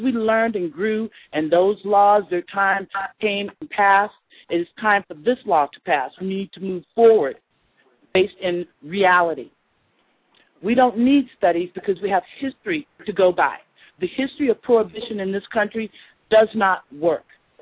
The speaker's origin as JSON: {"language": "English", "town": "Anchorage", "region": "Alaska", "country": "United States", "said": "I am from Anchorage, Alaska."}